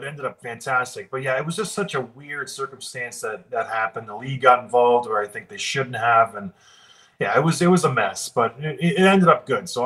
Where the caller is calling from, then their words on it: Traverse City, Michigan, United States; The bathroom in my house in Traverse City, Michigan, the only place that's quiet right now, currently.